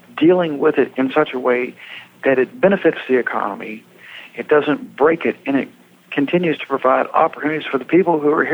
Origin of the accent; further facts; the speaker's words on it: Jacksonville, Florida, United States; I was born and raised here in Jacksonville.